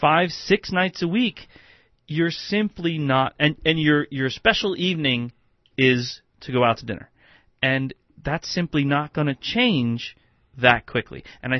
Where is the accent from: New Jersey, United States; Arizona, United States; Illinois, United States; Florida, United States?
New Jersey, United States; I'm from Jersey. I can't help it.